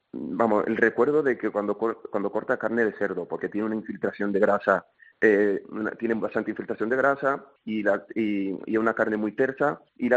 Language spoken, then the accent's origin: Spanish; Dominican Republic; now in Albarracín, Spain; Yo soy dominicano, llevo viviendo aquí en Albarracín casi 15 años